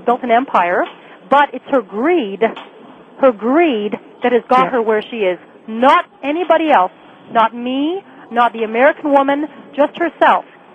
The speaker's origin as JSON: {"language": "English", "country": "Canada", "said": "No, I'm a Canadian woman."}